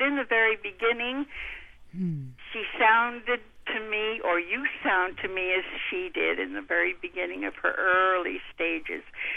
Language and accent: English; New York City, New York, United States; I'm an old-timer who lived and was born and brought up in New York City.